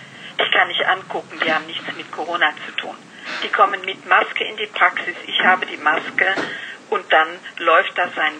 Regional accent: North Rhine-Westphalia, Germany; ich bin Rheinländer.

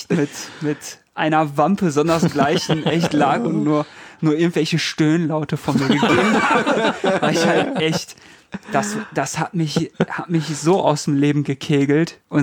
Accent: North Rhine-Westphalia, Germany; Ich komme ja aus NRW

